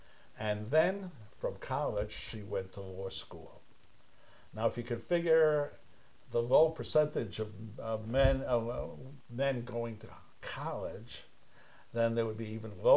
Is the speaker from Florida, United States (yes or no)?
no; Brooklyn, New York, United States; born there; I was born in Brooklyn, New York, in an apartment building across the street and down the street a little from where my mother and my grandparents lived.